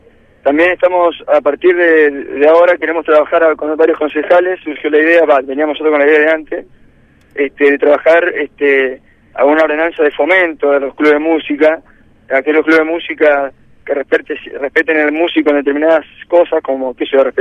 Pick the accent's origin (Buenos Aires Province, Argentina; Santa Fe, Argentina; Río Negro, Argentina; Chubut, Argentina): Santa Fe, Argentina; Somos muy santafesinos, hay muchas siestas por acá